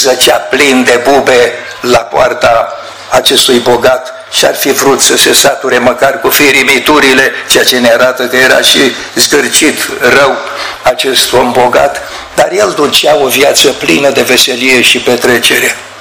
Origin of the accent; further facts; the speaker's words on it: Baia Mare, Maramureș County, Romania; Dar eu sunt om mai de la Baia Mare, de la Baia Mare, da.